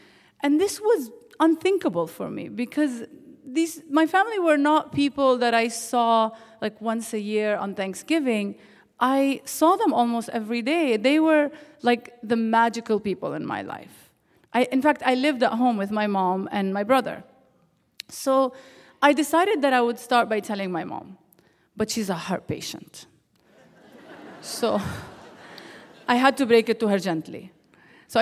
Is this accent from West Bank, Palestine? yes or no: yes; Jericho, West Bank, Palestine; Christian in the small town of Jericho. The youngest of six kids, dad was a welder, mom was a farmer. While growing up in the West Bank, we were constantly fed Islamophobic horror stories.